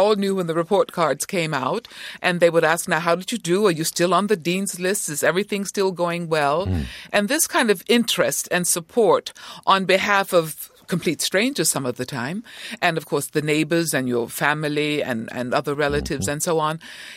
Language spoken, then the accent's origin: English; Augusta, Georgia, United States; Growing up in Augusta, in the segregated South, I grew up in a community of loving people, loving adults.